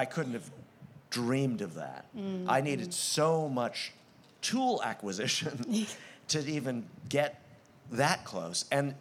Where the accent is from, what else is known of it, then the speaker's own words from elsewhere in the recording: Brooklyn, New York, United States; now in California, United States; It's power over me or inside me that I was from Brooklyn. It was something I first wanted to cast off or deny in a way. I ran away. Mm. I ran away to California